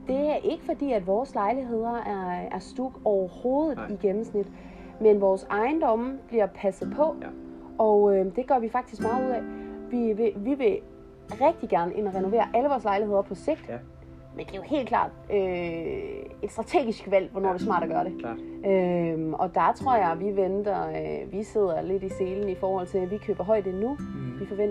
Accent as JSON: {"language": "Danish", "region": "Jutland", "country": "Denmark", "said": "Jeg er jo jyde"}